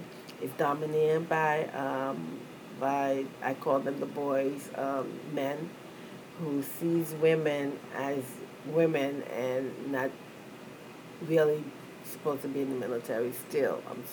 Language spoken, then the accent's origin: English; New York City, New York, United States; I'm from New York City. My parents are Haitian. You can say I'm American Haitian because I was born here.